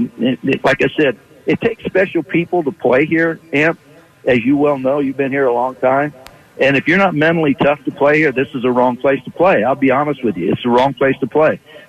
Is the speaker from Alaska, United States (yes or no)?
no; California, United States; now in Philadelphia, United States; People say, you know, I'm from California, but I've been here since 1970. People say, God, you lived in Philly and you don't go back to California. Well, I go back and visit my family, but this is home for me.